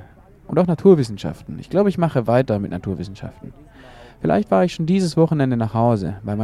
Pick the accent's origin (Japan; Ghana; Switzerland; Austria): Ghana; Savelugu, Northern Region; Ich komme aus dem Norden, aus Savelugo. Ich bin 18 Jahre alt. Ich bin seit 3 Monaten hier